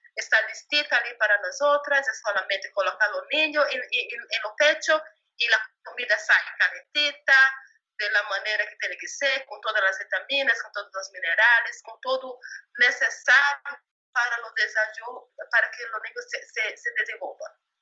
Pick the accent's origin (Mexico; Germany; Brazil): Brazil; Spanish is a second language; soy brasileña, madre de dos hijos